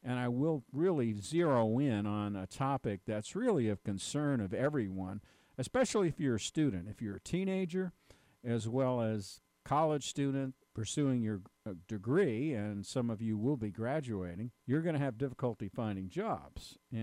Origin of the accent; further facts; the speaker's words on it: East Coast, United States; now in Dallas, United States; even though I am from the East Coast originally, I don't have much practice